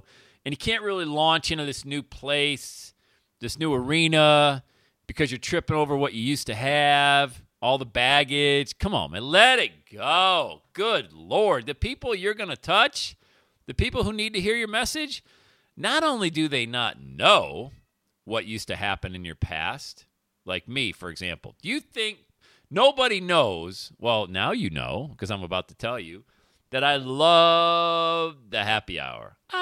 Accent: Buffalo, New York, United States; I grew up in the Buffalo area, was living in Buffalo from 1990 to 97, so big Bills fan back in the day.

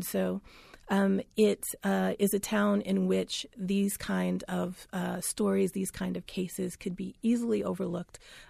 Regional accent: Mississippi, United States; born or raised there

